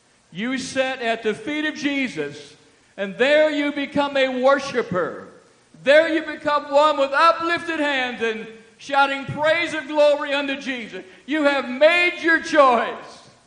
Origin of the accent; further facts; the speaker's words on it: Woodville, United States; I grew up in Woodville in the Pentecost Church of God. And when my mother took us to church, I must have been about 3 years of age.